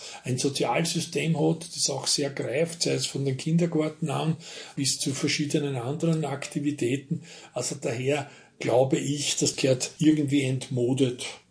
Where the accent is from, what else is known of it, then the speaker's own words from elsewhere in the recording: Ternitz, Lower Austria, Austria; Ich bin auch in der Industriestadt Ternitz aufgewachsen.